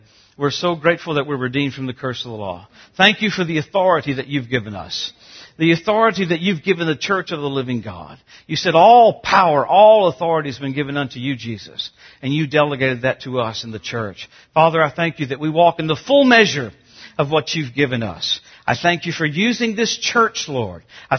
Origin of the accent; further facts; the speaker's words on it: Louisiana, United States; I grew up in Louisiana, and I don't want to have a weed eater during the millennium.